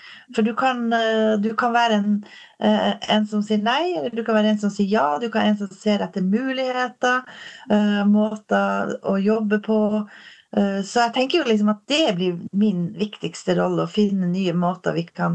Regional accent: Hammerfest, Finnmark, Norway; Og jeg er født og oppvokst i Hammerfest i Finnmark. Og har slekt i Alta, og har hytte i Porsanger, og en mann fra Honningsvåg. Så jeg har ganske gode røtter plantet opp i Finnmark, da.

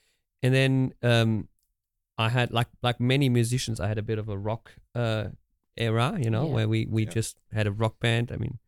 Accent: Göttingen, Lower Saxony, Germany; This is in Göttingen in Germany.

